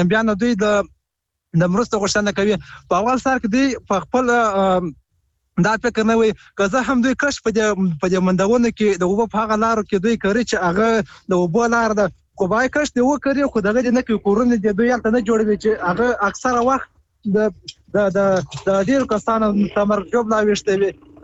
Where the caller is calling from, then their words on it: Helmand, Afghanistan; که موږ وګورو دلته په هلمند کې